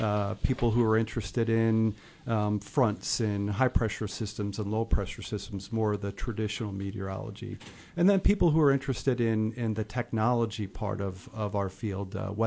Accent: Belleville, Illinois, United States; Well, so first of all, I grew up in Illinois. I grew up in Belleville, so

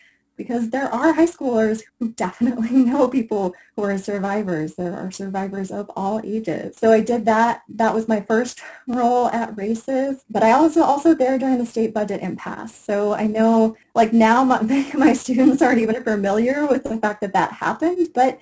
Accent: Chicago, Illinois, United States; Like I said, my father is from India. I grew up in and around the Chicago, and came down here for my undergraduate program at the university.

